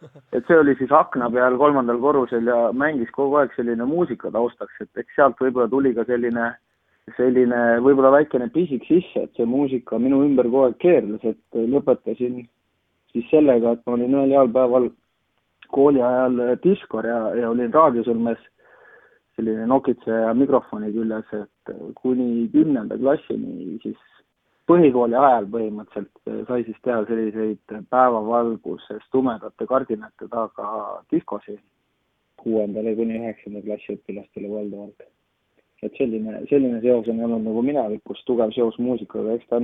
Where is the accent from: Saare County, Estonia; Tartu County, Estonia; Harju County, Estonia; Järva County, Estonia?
Järva County, Estonia; olen Järvamaad pärit, et Järvama poisi auks siis valid selle loo.